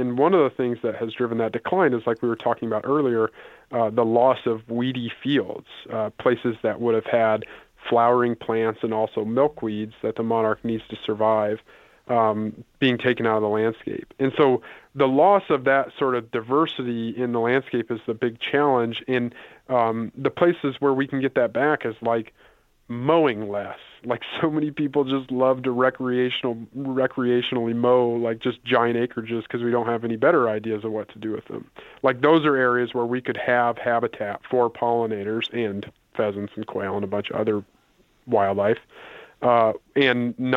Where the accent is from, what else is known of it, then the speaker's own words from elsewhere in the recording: Indiana, United States; now in Iowa, United States; I mentioned I grew up in Indiana.